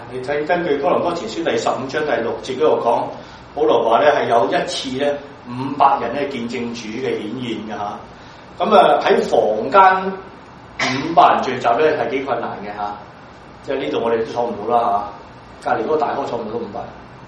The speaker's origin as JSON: {"language": "Chinese", "country": "China", "said": "特別我是大陸來的"}